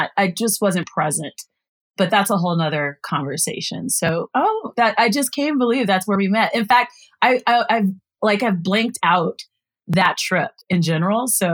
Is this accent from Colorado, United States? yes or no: yes; Denver, Colorado, United States; also born or lived in California; I was raised in Denver. My dad was in the military. So weirdly enough, I was born in California, but it was military life.